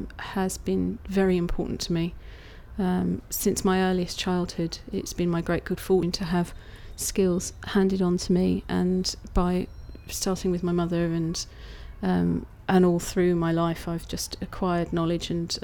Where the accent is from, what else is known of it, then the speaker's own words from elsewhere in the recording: London, United Kingdom; born there; now in Tunbridge Wells, United Kingdom; I was born in South London.